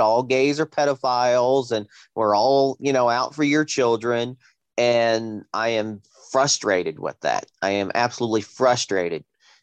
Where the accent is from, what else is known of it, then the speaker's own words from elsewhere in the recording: United States; Well, I am an American, but I have to identify who I am